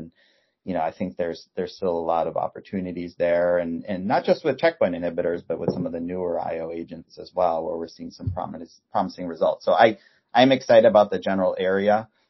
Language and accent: English; Minnesota, United States; I grew up in Minnesota, so … is a hometown guy.